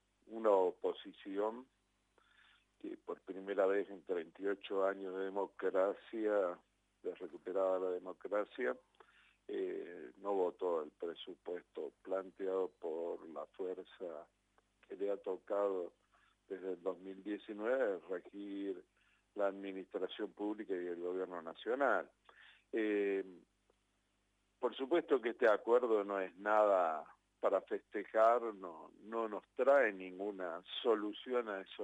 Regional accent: Argentina; como argentinos de Argentina

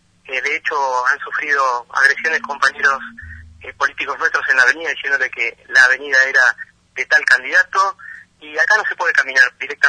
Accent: Río Gallegos, Santa Cruz, Argentina; yo vengo de Río Gallegos, mi ciudad natal es Río Gallegos. Conozco cada una de las localidades de Santa Cruz porque mi familia, por suerte, se acerca a esta provincia en el año 1995.

